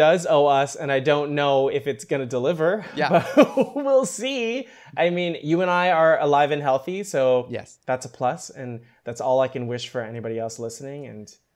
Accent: Canada; born there; You know, I have parents who were born in the Philippines. They immigrated to Canada. I was born in Canada. I don't speak any Filipino dialect myself.

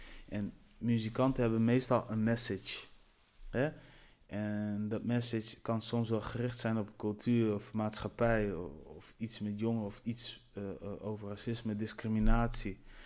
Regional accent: Delfzijl, Groningen, Netherlands; born there; Ik ben geboren in Delfzijl. Mijn roots liggen op Cap Verde. Dus ik ben een Cap Verdeaan. Super trots op.

